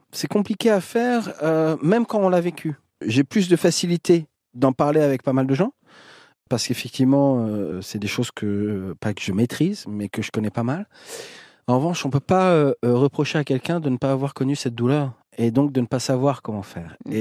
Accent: Senlis, Hauts-de-France, France; Senlis, là d'où je viens, c'est vraiment à côté de Paris.

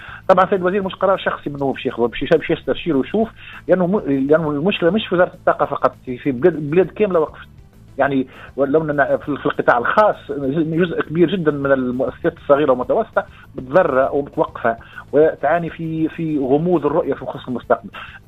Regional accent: Tunisia; وأنا ما نتحدث كتونسي وحتى كصحافي أصلا أساسا.

